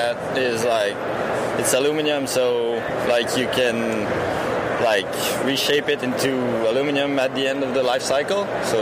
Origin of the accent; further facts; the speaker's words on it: Mont-Sainte-Anne, Quebec, Canada; From Quebec in Canada, from Mont-Saint-Anne, where we've been used to, where we host the World Cup for 30 years.